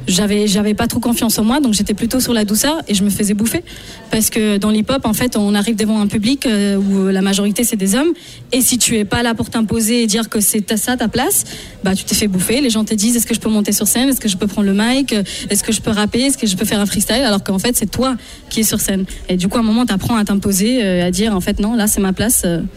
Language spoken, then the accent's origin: French; Spain; also born or lived in Goa, India; Donc j'ai grandi en Espagne, ce qui a fait que quand j'étais petite, j'écoutais énormément de flamenco et de musique latine. Je suis indienne, donc je suis née en Inde, à Goa, qui est une ville colonisée par les Portugais.